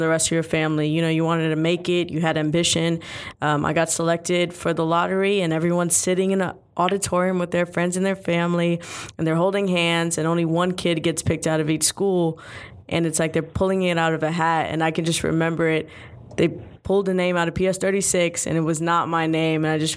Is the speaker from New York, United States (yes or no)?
yes; Bronx, New York, United States; I'm actually from New York, from the Bronx, and when I was going into middle school, the same sixth grade, there was a school that everyone wanted to go to.